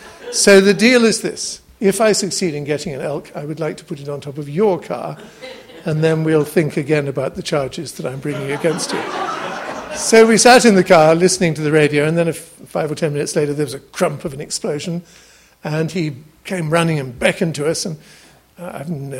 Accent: England, United Kingdom; we said, we're from England, as if that was any kind of excuse.

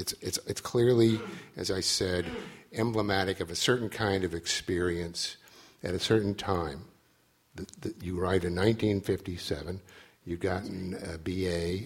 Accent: Oklahoma, United States; I grew up in the Midwest also. I didn't see New York until I went away to college.

